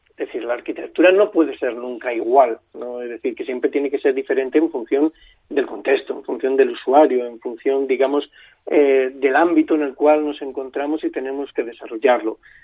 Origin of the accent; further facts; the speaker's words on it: Valladolid, Castile and León, Spain; yo como vallisoletano pues siento que casi es la obra de mi vida, ¿no? Porque evidentemente pues alguien que ha nacido aquí